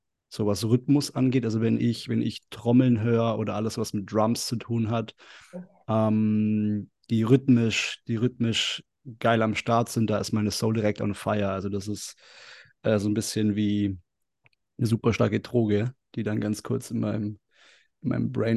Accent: Lindau, Bavaria, Germany; Also ich komme aus Süddeutschland, bin da auch groß geworden, also eher aus dem oder vom Dorf und von der Natur, vom Bodensee. Also vielleicht kennt man Lindau, das ist direkt an der Grenze zu Österreich und Schweiz.

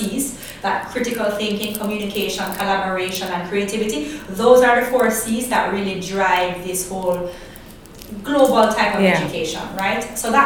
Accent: Jamaica; I grew up in the Jamaica where intelligence was valued

